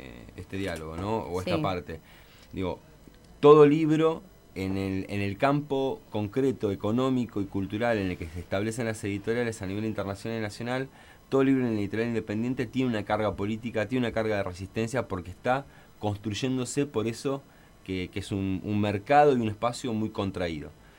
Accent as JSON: {"language": "Spanish", "town": "Bolívar", "region": "Buenos Aires Province", "country": "Argentina", "said": "Y yo soy de Bolívar, o sea, es una vuelta del interior."}